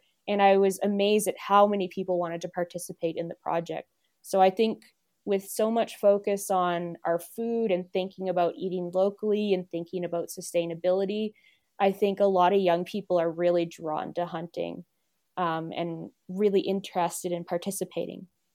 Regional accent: East Coast, United States; I'm not from a farm. I'm technically from a city, but I'm from the East Coast.

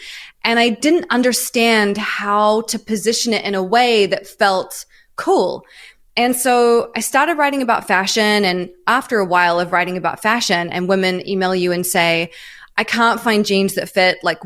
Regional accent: New Zealand; moved away; also born or lived in Melbourne; I'm from New Zealand originally, oh, okay. And I moved to Australia. I lived in Melbourne for about a year and a half, I think.

